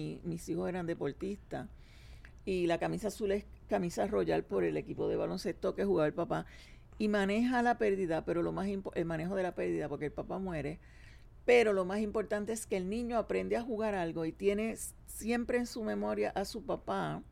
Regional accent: Aguas Buenas, Puerto Rico; Yo soy de Aguas Buenas Natural.

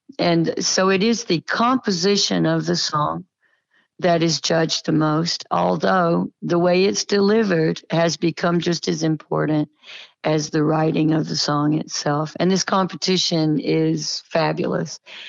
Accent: the South, United States; I think that the things that I learned growing up in the South are highly respected and highly respectable

